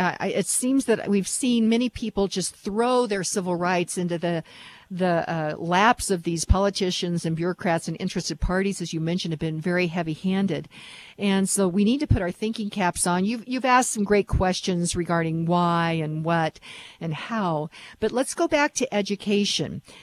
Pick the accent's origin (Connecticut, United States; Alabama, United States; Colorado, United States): Colorado, United States; Lone Tree; in my hometown of Lone Tree, they now have mandated face coverings.